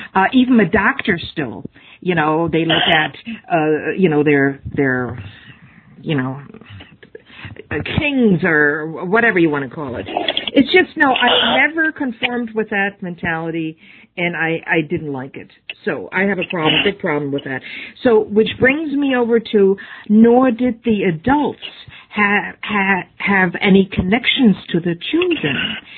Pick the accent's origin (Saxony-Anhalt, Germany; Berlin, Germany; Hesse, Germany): Hesse, Germany; Fulda; I grew up in Fulda, which is between Frankfurt and Kassel.